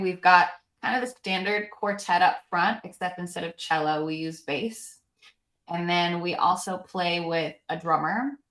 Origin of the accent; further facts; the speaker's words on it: Illinois, United States; I grew up, actually, I'm the only one in the group from the Midwest. I grew up 40 minutes outside of Chicago